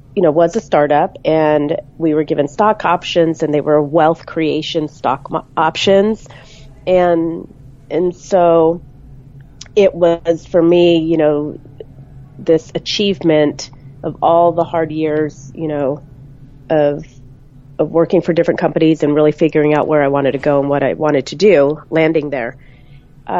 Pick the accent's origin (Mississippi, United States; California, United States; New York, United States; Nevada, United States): California, United States; San Diego; now in Los Angeles, United States; I grew up in San Diego, California. I'm actually now in Los Angeles, California.